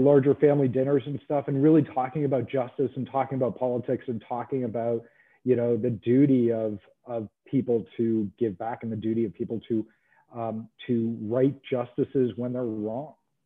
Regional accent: Toronto, Ontario, Canada; You know, I grew up in Toronto, conservative Jewish family.

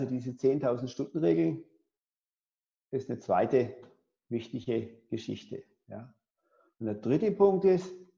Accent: Pforzheim, Baden-Württemberg, Germany; now in Berlin, Germany; ich komme ja aus dem Süden, aus Pforzheim, Stuttgarter Raum.

